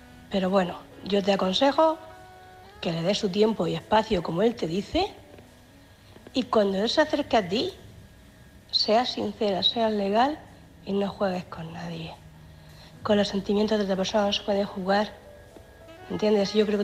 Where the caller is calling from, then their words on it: Cartagena, Region of Murcia, Spain; de Cartagena.